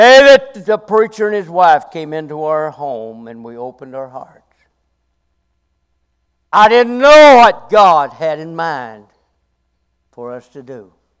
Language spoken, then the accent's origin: English; Kentucky, United States; Now, I'm from Kentucky, and we did homebrew, but we did moonshine